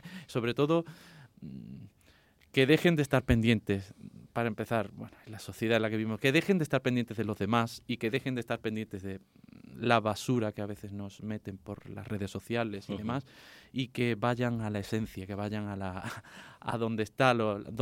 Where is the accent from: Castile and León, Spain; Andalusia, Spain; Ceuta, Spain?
Andalusia, Spain; mi granito de arena como intérprete andaluz, qué menos que es redescubrir esta música de un compositor de mi tierra